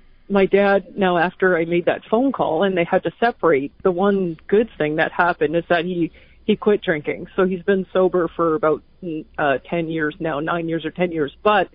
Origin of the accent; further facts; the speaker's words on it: Canada; moved away as an adult; now in United States; I'm from Canada.